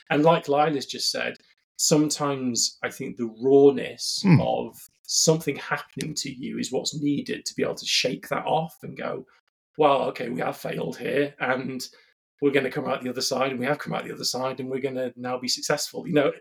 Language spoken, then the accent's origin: English; United Kingdom; now in United States; as a Brit in America, there's been quite a lot of cultural touch points